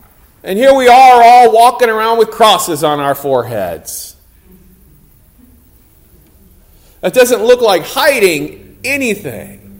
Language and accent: English; South Carolina, United States; I grew up in South Carolina. I spent a lot of my childhood in South Carolina, and I learned my Lutheran faith in South Carolina.